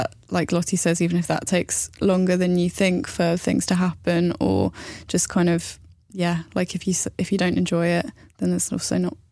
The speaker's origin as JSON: {"language": "English", "town": "Portsmouth", "region": "South East England", "country": "United Kingdom", "said": "I'm not from London, but I'm from Portsmouth."}